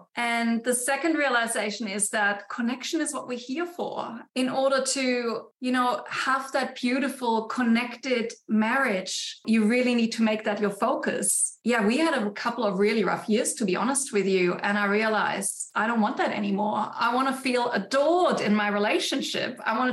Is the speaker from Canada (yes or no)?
no; Germany; born and raised in Germany. So I'm German.